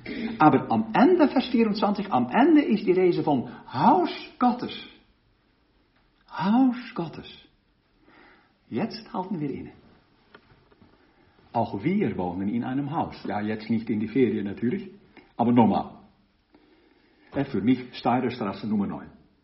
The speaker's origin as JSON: {"language": "German", "town": "Rotterdam", "region": "South Holland", "country": "Netherlands", "tie": "born or raised there", "moved": "as an adult", "said": "ich bin in Rotterdam geboren und habe dort bis 1976 gelebt, als ich für mein Studium nach Kampen zog, für die Theologie. Aber ab und zu bin ich da zurückgekommen. Und vor 4 Wochen bin ich wieder ins alte Hafenviertel zurückgekehrt."}